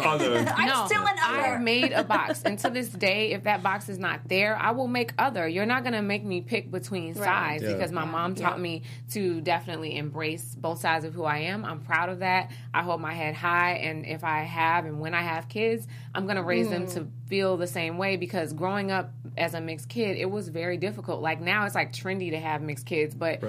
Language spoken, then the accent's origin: English; Chicago, Illinois, United States; now in Los Angeles, United States; I'm from Chicago, which is another amazing city.